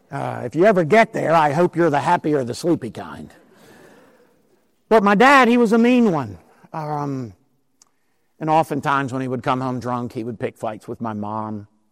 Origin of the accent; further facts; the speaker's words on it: Baltimore, Maryland, United States; I'm from South Baltimore.